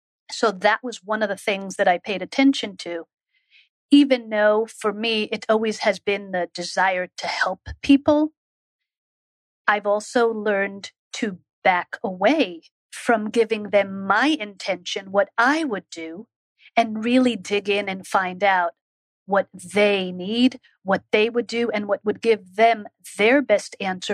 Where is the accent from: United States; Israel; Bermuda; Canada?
Israel; One of the things that I attribute that to is the way I grew up. And growing up in Israel, I had the opportunity for a period of time